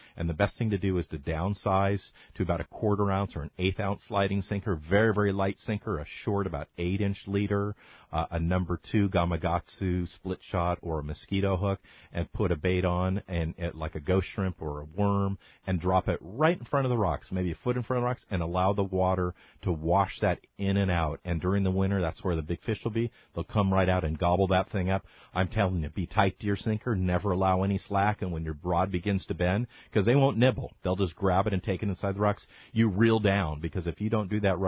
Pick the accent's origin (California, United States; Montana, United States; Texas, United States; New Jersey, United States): California, United States; Hermosa Beach; as a kid growing up, I grew up in Hermosa Beach.